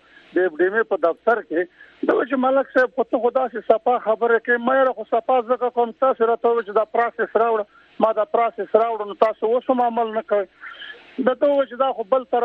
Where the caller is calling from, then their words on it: Miran Shah, Khyber Pakhtunkhwa, Pakistan; زمونږه زپر کاوند بنری صاحب په شمالي وزیرستان کې د میران شاه سره ټچ علاقه ده.